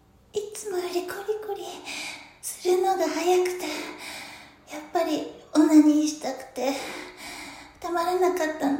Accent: Kyushu, Japan; 私の出身地は九州です。

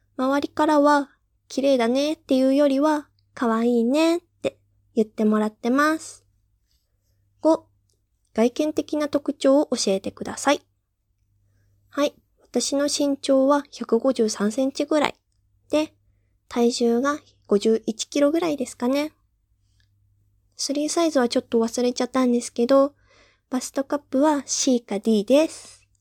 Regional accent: Iwate, Japan; 出身地はどこですか？はい。私の出身地は岩手県です。

